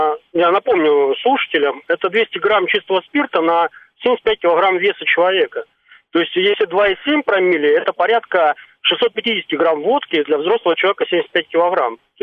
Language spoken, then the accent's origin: Russian; Moscow, Russia; Я также из Куркина, как предыдущий товарищ.